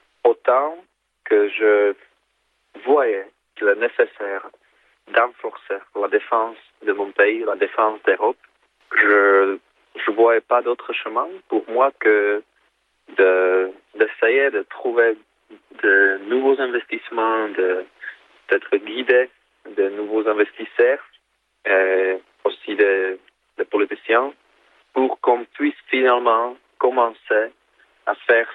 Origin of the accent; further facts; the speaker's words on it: Czechia; Ce qui est un peu différent chez nous, en Tchéquie, en République tchèque